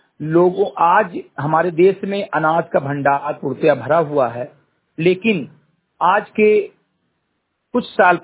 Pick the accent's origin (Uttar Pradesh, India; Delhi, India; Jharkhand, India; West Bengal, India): Uttar Pradesh, India; ग्राम सभा सिमरी कटई विकासखंड मेंदुआ जनपद बहराइच का मूल निवासी हूं तथा एक सामाजिक कार्यकर्ता हूं